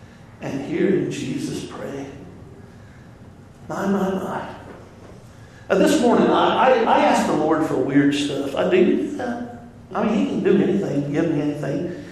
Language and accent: English; North Carolina, United States; But I grew up on the Outer Banks, with fishermen.